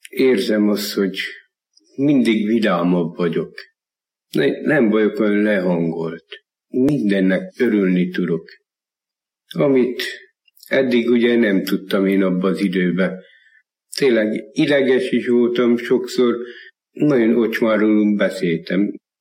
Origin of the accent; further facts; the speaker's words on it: Somogy, Hungary; Én Somogy megyéből származok, én csak ott előzetesben voltam Kaposváron.